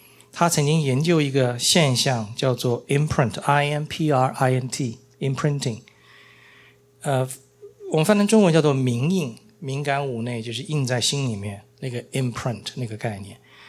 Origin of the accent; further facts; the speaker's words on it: Taiwan; 像我们从小就从小在台湾我们就要读这个先总统蒋公的传记